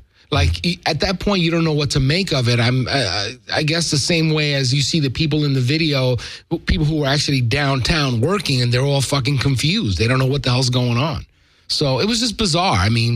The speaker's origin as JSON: {"language": "English", "region": "New York", "country": "United States", "said": "I'm from New York."}